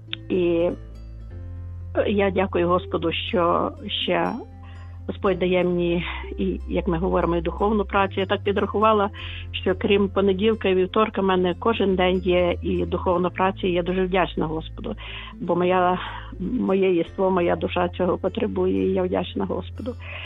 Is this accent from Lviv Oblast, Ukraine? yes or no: yes; Lviv, Lviv Oblast, Ukraine; Вітаю, я зі Львова